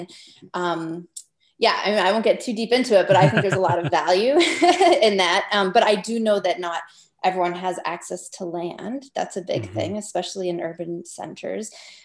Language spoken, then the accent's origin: English; Northwest Territories, Canada; I'm the only non-Indigenous person on our film crew. And I'm from the Northwest Territories.